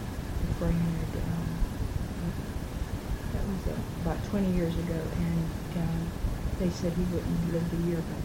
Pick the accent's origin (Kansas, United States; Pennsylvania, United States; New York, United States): Pennsylvania, United States; Bridgeville; I was born in Bridgeville, Pennsylvania, at Presley Road. I think it was 123. And I was born at home on April 7th, 1937.